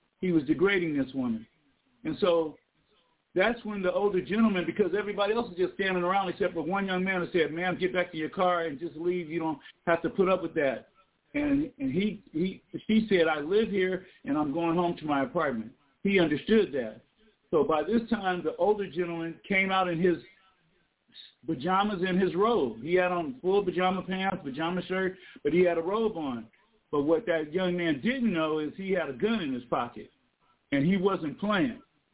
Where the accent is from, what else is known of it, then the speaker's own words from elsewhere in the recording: Los Angeles, California, United States; So it's in my hometown, yes, Los Angeles, California.